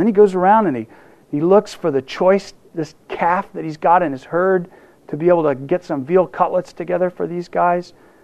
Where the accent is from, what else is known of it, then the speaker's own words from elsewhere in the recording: United States; And as American consumers, we're always wanting to gather that in and reinforce our sense of ownership over it.